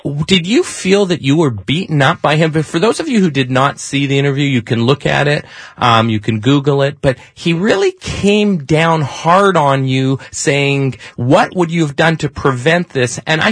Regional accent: Canada; now in United States; I'm from Canada. It's very different in Canada.

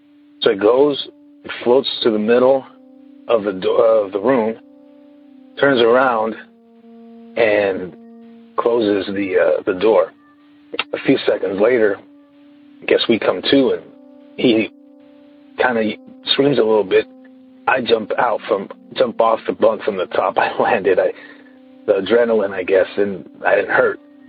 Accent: Sacramento, California, United States; I'm from Sacramento, California.

